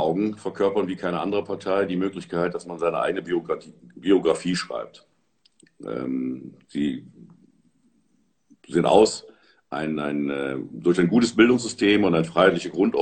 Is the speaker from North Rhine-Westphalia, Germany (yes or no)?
yes; Aachen, North Rhine-Westphalia, Germany; Ich bin 1965 geboren, habe 20 Jahre meines Lebens in Aachen verbracht. Dort bin ich geboren und zur Schule gegangen, habe dann in Bonn studiert, Rechtswissenschaft und bin mehr oder weniger mit dem Mauerfall nach Erfurt gekommen